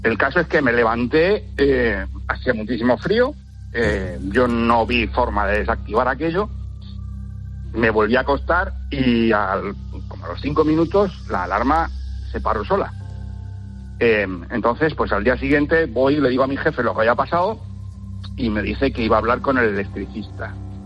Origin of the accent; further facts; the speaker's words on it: Yecla, Region of Murcia, Spain; cuando dejan la puerta abierta llega el frío a mi pueblo. Yo soy de Yecla.